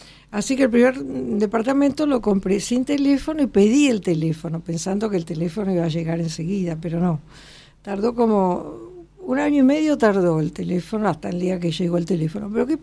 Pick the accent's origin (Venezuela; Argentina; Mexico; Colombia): Argentina; ¿por qué somos así los argentinos?